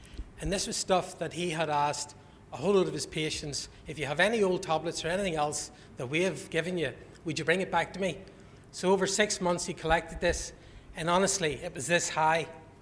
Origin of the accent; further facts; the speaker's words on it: Belfast, Northern Ireland, United Kingdom; I'm from Belfast, you can hear my accent